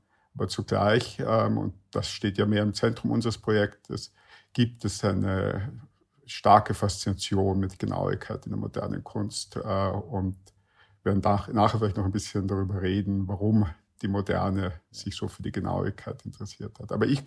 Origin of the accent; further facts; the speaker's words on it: Vienna, Austria; Ich komme ja aus Wien und das ist eine Stadt, in der die Schlamperei nicht nur toleriert wird, sondern eigentlich gerechtfertigt